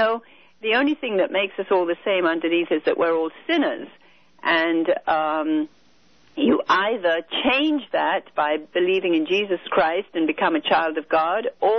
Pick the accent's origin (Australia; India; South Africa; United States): India; I was born and raised in India, so I'm very familiar with Eastern mysticism. I lived there for almost 20 years of my life.